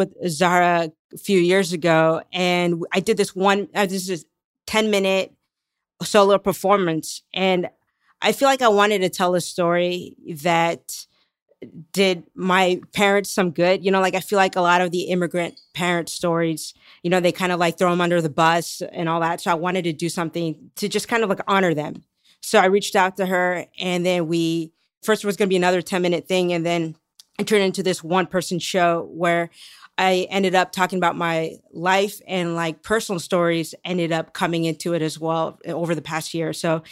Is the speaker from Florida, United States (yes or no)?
no; California, United States; Yeah, so I'm from the Bay Area in California. Nice. So I was born there, but my parents are originally from Pakistan.